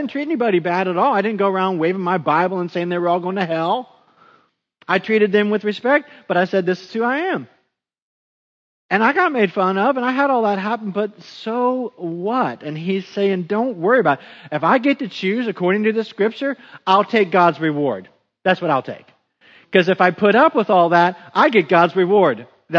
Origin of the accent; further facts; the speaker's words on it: United States; And look, I'm an American.